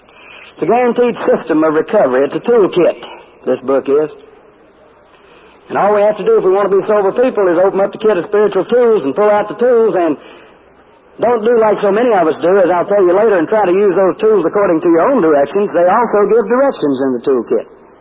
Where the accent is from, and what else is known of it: Dobson, North Carolina, United States